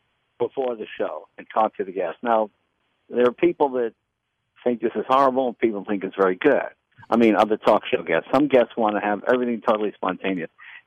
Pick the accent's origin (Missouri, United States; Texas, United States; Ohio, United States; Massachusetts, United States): Massachusetts, United States; Boston; and I'm from Boston, but sorry, it's a funny joke.